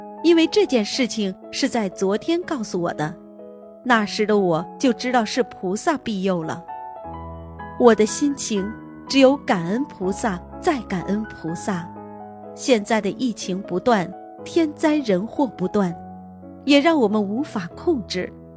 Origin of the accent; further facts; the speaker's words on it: Malaysia; 我是来自马来西亚的